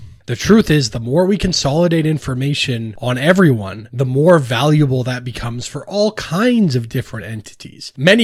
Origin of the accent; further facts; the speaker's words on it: Canada; yes, as a Canadian, I may be able to switch to a different province